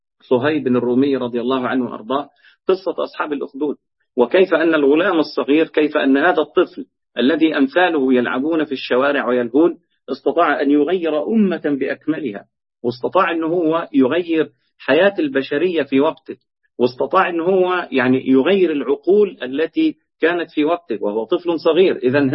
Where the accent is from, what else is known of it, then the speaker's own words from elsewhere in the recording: Egypt; عارفين أنتم في مثل عندنا في مصر يقول لك: الجوز أمي أقول له عمي.